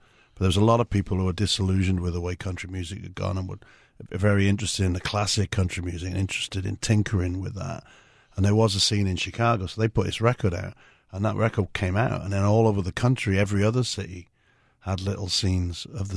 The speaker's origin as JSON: {"language": "English", "region": "Wales", "country": "United Kingdom", "moved": "as an adult", "lives_now": "United States", "said": "From South Wales."}